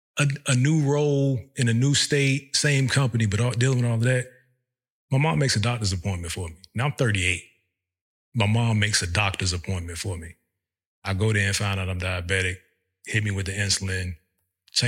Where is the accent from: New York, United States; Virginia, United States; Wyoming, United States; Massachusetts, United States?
Virginia, United States; My family lived overseas and we were coming back here to put down roots. We're from Virginia, right?